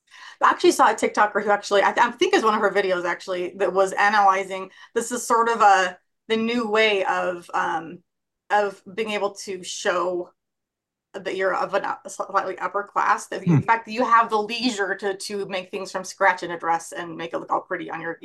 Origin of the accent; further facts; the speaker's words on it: Provo, Utah, United States; Yeah, growing up in Provo.